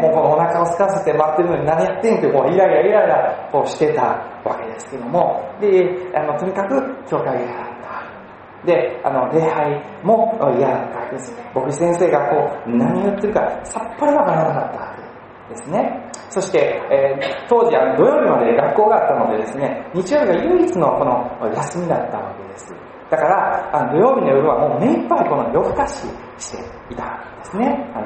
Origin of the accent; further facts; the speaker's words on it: Osaka, Japan; 僕は高校生までその大阪にいたんですね。それでクリスチャンホームの家庭に生まれ育って